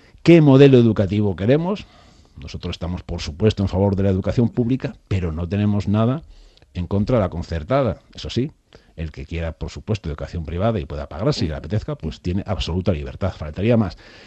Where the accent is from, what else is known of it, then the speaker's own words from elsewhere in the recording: Monforte de Lemos, Galicia, Spain; en Antequera, en Algeciras y en Monforte de Lemos, que es mi pueblo